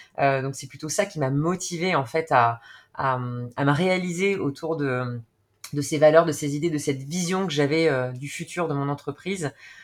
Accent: Bordeaux, Nouvelle-Aquitaine, France; j'ai 35 ans, j'habite à Bordeaux, je suis bordelaise.

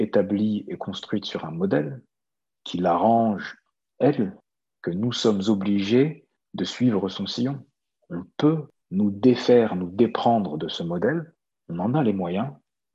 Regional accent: Lyon, Auvergne-Rhône-Alpes, France; also born or lived in Montélimar; Je suis né à Montélimar, dans le sud de la France, la capitale du Nougat. Et très vite, mon père et mes parents ont déménagé et sont retournés à Lyon, dans la banlieue lyonnaise.

